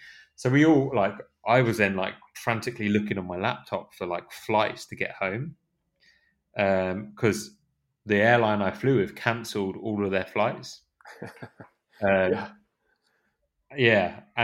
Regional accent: United Kingdom; hot in that time of year, especially for a Brit who's not used to the hot temperatures in February.

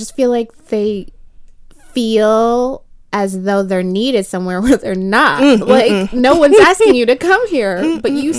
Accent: Rwanda

